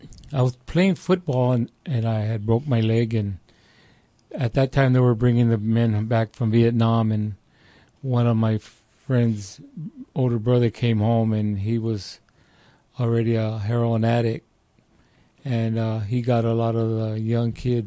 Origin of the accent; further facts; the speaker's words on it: Fullerton, California, United States; Well, I grew up there in Fullerton, California